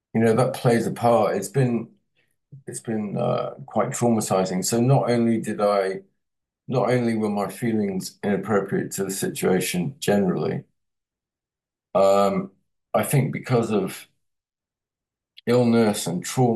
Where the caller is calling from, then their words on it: Bristol, South West England, United Kingdom; I'm coming from Bristol, by the way. I'm speaking from Bristol in the United Kingdom, the great city of Bristol.